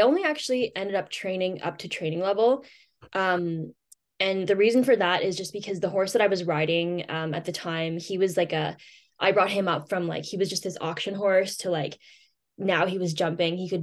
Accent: Ottawa, Ontario, Canada; I'm from Ottawa, Ontario in Canada.

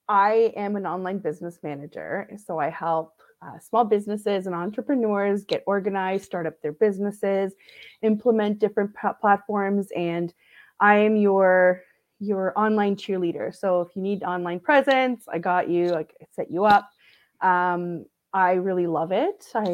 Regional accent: Romania; I'm originally from Romania

